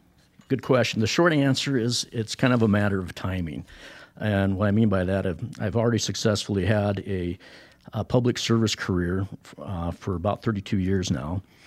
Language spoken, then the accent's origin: English; Belle Fourche, South Dakota, United States; I was born in Belle Fourche, lived on a ranch out at Union Center for a number of years, and currently live just north of Sturgis, kind of in between Sturgis and Whitewood.